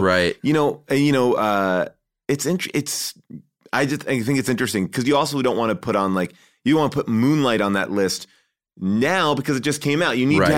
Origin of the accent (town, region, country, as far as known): Long Island, New York, United States; born or raised there